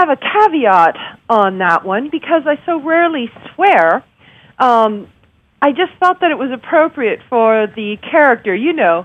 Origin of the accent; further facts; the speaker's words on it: Canada; Now, hold on. Being a Canadian, I need to know, I need clarification.